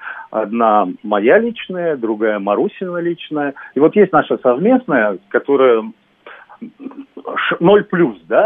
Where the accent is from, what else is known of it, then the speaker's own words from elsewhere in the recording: Moscow, Russia; Я москвич.